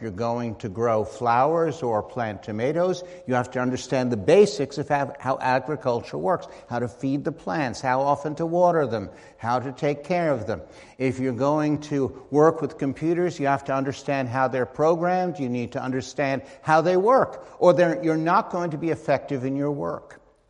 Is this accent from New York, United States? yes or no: yes; Long Island, New York, United States; I am a native New Yorker. I grew up on Long Island.